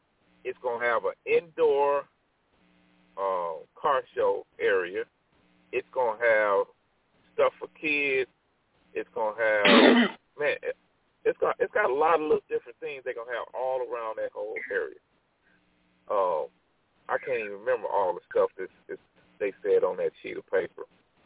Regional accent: Arkansas, United States; did I tell you we getting a racetrack down in my hometown in Arkansas?

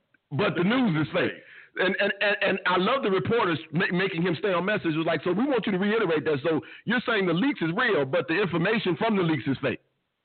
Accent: Chicago, Illinois, United States; You know I'm from Chicago. You know I'm from Chicago, and you still saying Marshall Field.

